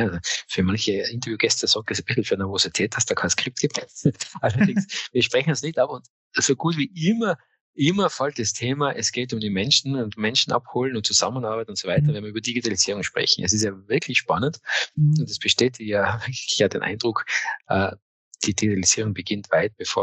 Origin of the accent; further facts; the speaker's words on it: Tyrol, Austria; dass wir uns als Tiroler, wir haben uns kennengelernt, ja, online über eine Online-Plattform